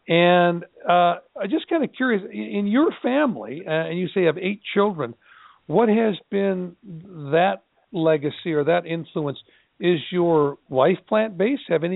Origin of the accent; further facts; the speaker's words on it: Edmonton, Alberta, Canada; Now, I grew up in Edmonton, Alberta, Canada, and my father was a terrific athlete and at one time was the Canadian national handball champion.